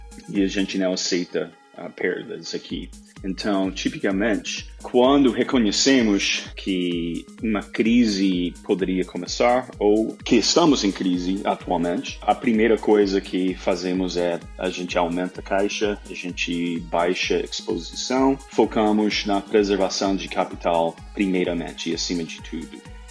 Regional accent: Dallas, Texas, United States; Portuguese is a second language; now in Brazil; Como vocês já perceberam, eu não sou daqui, eu cresci nos Estados Unidos, eu sou texano, cresci em Dallas

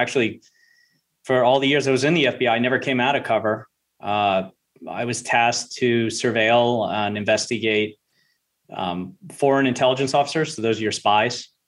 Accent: Charleston, South Carolina, United States; I'm not from here. I'm from South Carolina, Charleston.

